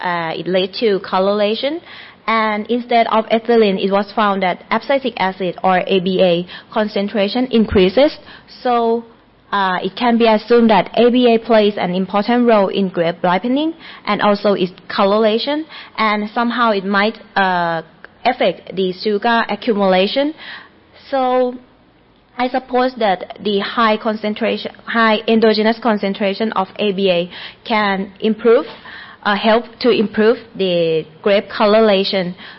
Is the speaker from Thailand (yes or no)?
yes; Thailand; English is a second language; now in Chiba, Japan; from Chiba University, but I'm an international student from Thailand.